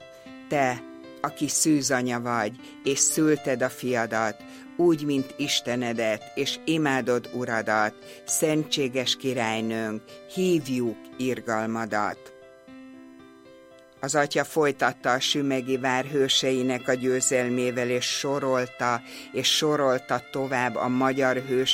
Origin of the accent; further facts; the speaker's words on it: Hungary; Örültem is, és büszke is voltam, hogy magyar vagyok